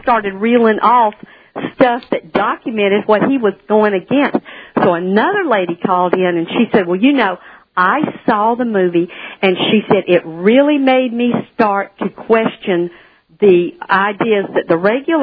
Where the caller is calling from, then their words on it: South Carolina, United States; Hi, South Carolina shortwave.